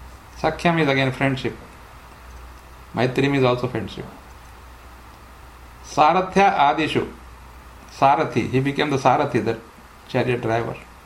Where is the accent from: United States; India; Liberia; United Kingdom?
India; most of us, especially we come from India, you know, and we have got so much baggage. In childhood we have been worshipping so many different Devi Devatas.